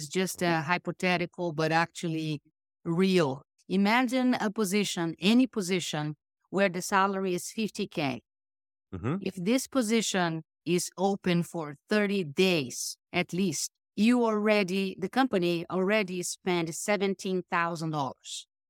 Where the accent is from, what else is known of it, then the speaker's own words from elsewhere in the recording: Brazil; I'm originally from Brazil.